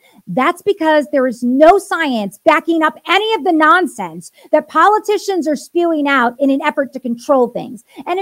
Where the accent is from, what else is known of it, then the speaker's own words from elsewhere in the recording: Danville, California, United States; So in my hometown of Danville, California, restaurants are fighting back.